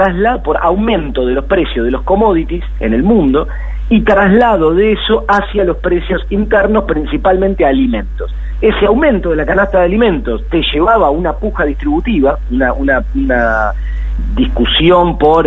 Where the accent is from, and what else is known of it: Argentina